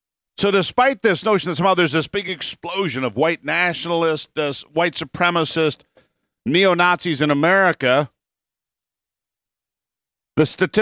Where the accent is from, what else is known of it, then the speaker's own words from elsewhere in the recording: United States; I am an American, which I find much more important.